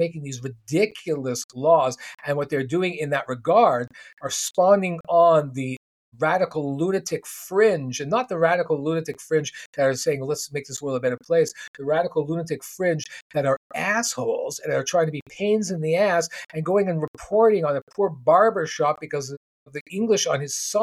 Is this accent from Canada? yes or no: yes; Montreal, Quebec, Canada; To young people growing up in Montreal in the 70s, it was a gathering point for culture.